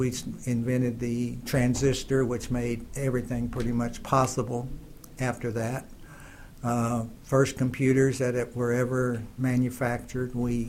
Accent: Osawatomie, Kansas, United States; also born or lived in Clarksville, United States; I was born in Arkansas, a little town called Clarksville, Arkansas. I lived there till I was three. And then my parents moved to Osawatomie, Kansas.

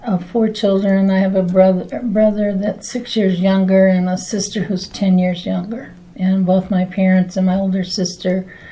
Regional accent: Waterville, Michigan, United States; I was born in Waterville, Michigan. And that's Waterville. It was near Lake Michigan, on the west side of Michigan, near Chicago.

